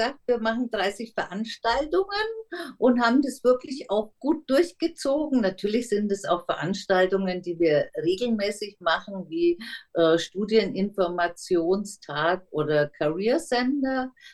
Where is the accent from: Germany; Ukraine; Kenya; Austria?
Germany; Nuremberg, Bavaria; Ja, ich bin eine gebürtige Nürnbergerin und bin dort in die Schule gegangen